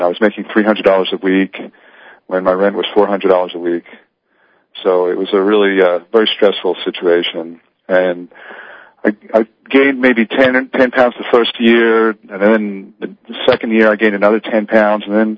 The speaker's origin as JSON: {"language": "English", "country": "United States", "lives_now": "Australia", "said": "I live in Australia right now. I'm an American, but I live in Australia."}